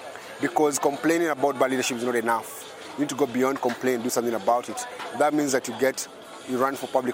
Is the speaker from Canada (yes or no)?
no; Kenya; I grew up in Sarare where I'm running